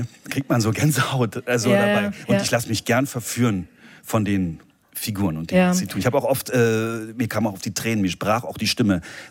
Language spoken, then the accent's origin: German; East Germany, Germany; ich bin in der DDR aufgewachsen